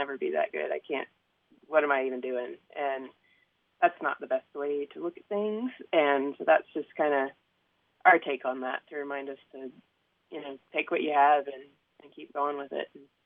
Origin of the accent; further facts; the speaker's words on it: the South, United States; Oh, I don't. I should, probably. I grew up in the South.